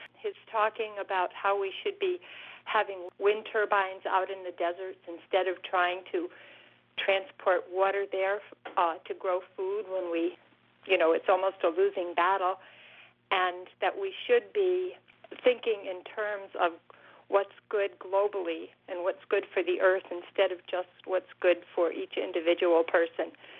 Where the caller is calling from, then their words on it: Rexford, New York, United States; I'm calling from Rexford, New York